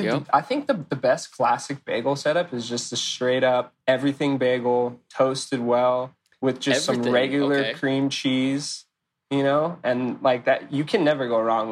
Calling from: Costa Mesa, California, United States; I am at my house in Costa Mesa, California.

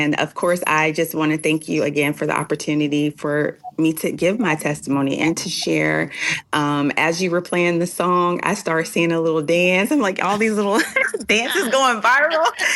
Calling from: Suffolk, Virginia, United States; I am calling from Suffolk, Virginia, but I'll say Hampton Roads, the 757.

